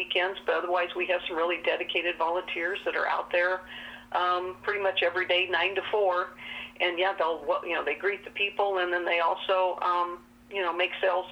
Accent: Prairie City, Iowa, United States; Where I grew up, the farm was outside of Prairie City, and it was just a couple miles from the refuge.

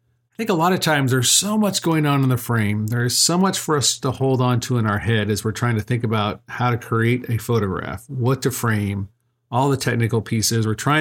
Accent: Colorado, United States; I grew up in Colorado, I went to the museum in Denver

